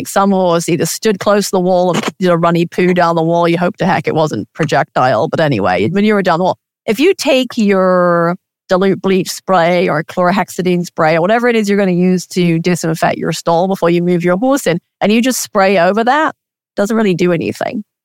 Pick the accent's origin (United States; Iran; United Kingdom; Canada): United Kingdom; England; the area I grew up in England